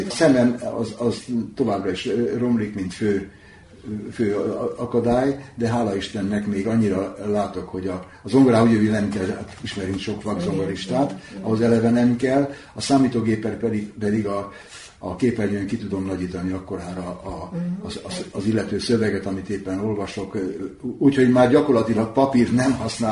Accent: Hungary; Na most hát végül is magyar vagyok

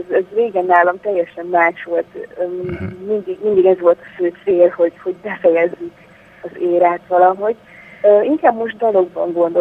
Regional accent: Szombathely, Vas, Hungary; mert én szombathelyi vagyok, és ezért mindig különös élmény hazai pályán játszani.

